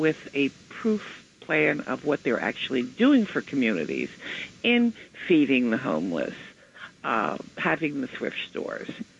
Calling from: Flemington, New Jersey, United States; Good morning. … from Flemington.

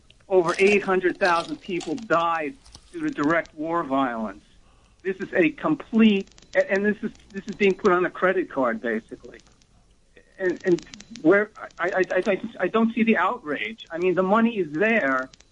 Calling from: New Jersey, United States; from Bergen County.

